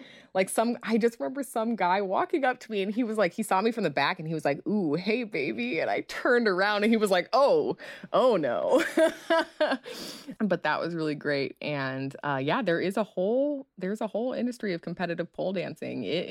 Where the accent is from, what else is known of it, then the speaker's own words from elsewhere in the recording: Minneapolis, Minnesota, United States; I'm from Minneapolis, so I got to represent.